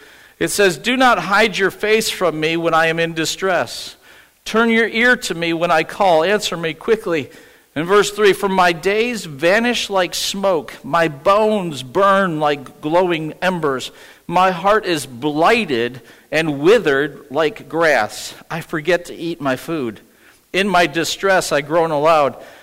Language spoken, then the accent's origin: English; New York, United States; when I grew up in Western New York, we had no AC in the house